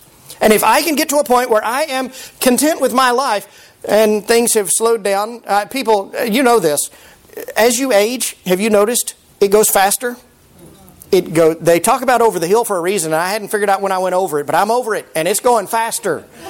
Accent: Fort Worth, Texas, United States; but I grew up in Fort Worth, and there was a church, and as many churches are, they're named after the street that they're on.

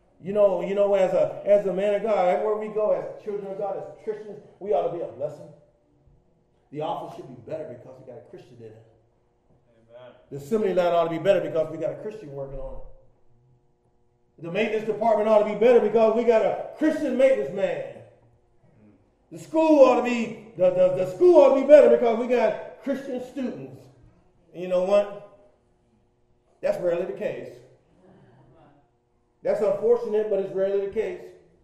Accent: Youngstown, Ohio, United States; Okay, so where are you from? Youngstown.

